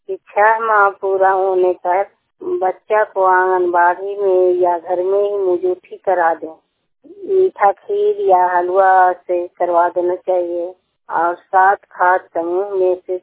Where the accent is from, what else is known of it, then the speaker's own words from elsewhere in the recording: Sherpur, Bihar, India; और मैं शेरपुर गांव की निवासी हूँ।